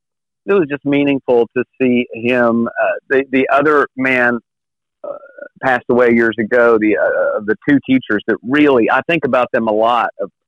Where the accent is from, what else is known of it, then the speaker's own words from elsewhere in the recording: Glendale, West Virginia, United States; man, I'm from Glendale, West Virginia, which is the home of … by the way.